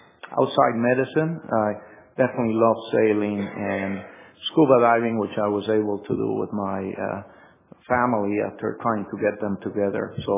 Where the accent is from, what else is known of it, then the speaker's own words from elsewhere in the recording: Puerto Rico; now in Dallas, United States; I'm a nephrologist in Dallas. Been there for 30-something years from coming originally from Puerto Rico, so you can feel my Texan accent here.